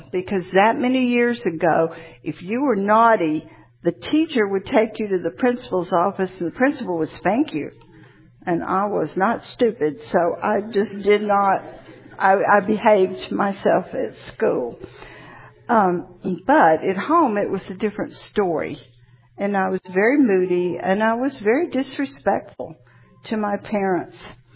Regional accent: Atlanta, Georgia, United States; born there; I was born in Atlanta. You probably can tell by my accent. I'm an only child.

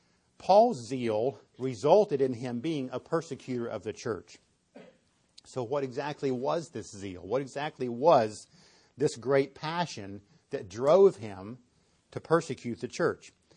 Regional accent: United States; born there; Well, I'm born in America. Duh. Yes, I'm a Christian. I was born in America.

